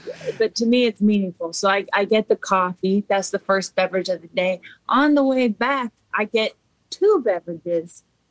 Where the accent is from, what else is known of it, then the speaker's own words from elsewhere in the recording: Massachusetts, United States; I'm from Massachusetts. It's very important to me to have Dunkin' Donuts every single day.